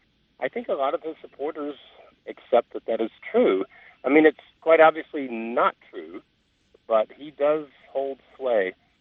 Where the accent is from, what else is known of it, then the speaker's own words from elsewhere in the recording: Deep South, United States; I'm originally from the Deep South. I have a sister who lives in Alabama